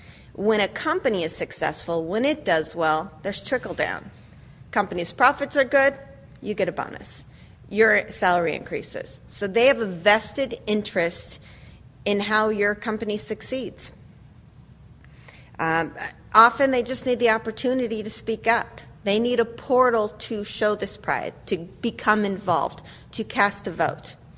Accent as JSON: {"language": "English", "region": "West Coast", "country": "United States", "moved": "as an adult", "lives_now": "Washington, United States", "said": "I'm originally from the West Coast, but moved out to D.C. 13 years ago."}